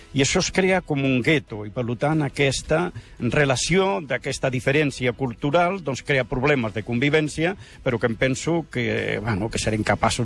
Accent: Guadahortuna, Andalusia, Spain; born there; now in Catalonia, Spain; Vaig néixer a Guadortuna, com s'escriu, però que com pronuncien allà, es diu Guartuna, perquè lo andaluce no se menja la meitat de paraules. Però amb molt orgull, eh?

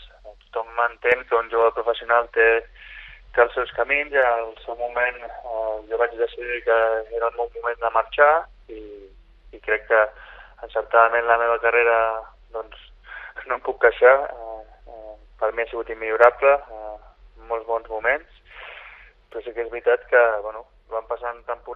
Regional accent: Badalona, Catalonia, Spain; Al final jo vaig créixer allà, soc de Badalona

